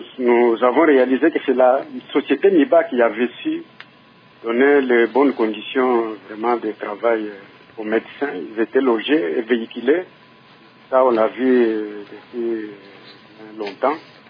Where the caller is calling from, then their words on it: Mbuji-Mayi, Kasaï-Oriental, DR Congo; ici chez nous, à Mbujimayi, les conditions, vous savez, quand on est à l'intérieur, les conditions de vie sont précaires